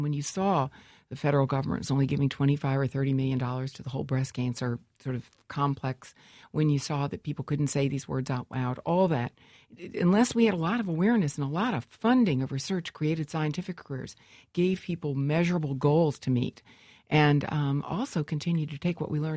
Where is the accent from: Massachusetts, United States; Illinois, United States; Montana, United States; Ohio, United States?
Illinois, United States; Peoria; You know, I'm from Peoria, and my father was a great small businessman